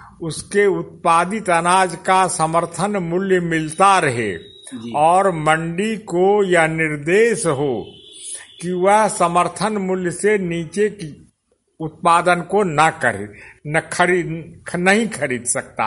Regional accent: Ekasi Tola, Bihar, India; ग्राम एकासी टोला, प्रखंड बरियारपुर, जिला मुंगेर, बिहार का रहने वाला हूं।

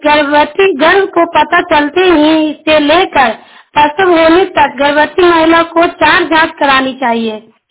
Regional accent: Bhakri, Bihar, India; और मैं धनरुआ प्रखंड भकरी गांव की रहने वाली हूँ।

